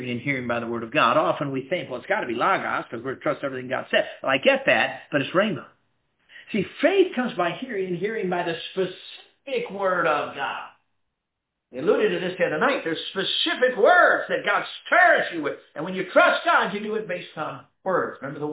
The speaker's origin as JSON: {"language": "English", "town": "Durango", "region": "Colorado", "country": "United States", "tie": "born there", "said": "I was born in Durango, Colorado. It's the western slope of the Rocky Mountains, it's southwest Colorado."}